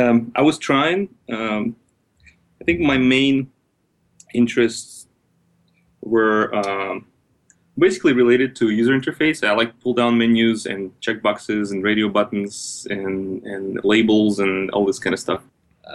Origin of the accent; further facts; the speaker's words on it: Russia; now in Los Angeles, United States; I was a teenager in Russia, you know, one of the first people to conquer the internet in my hometown. I think I made my first website in 97, or maybe 96 even. Yeah. So then I moved to the United States, and now I am in Los Angeles, California.